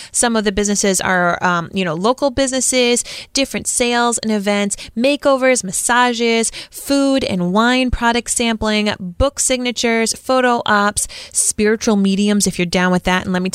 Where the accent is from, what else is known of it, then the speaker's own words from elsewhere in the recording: Rhode Island, United States; accent: Rhode Island; that's when my Rhode Island accent is very proud. It's a very proud accent.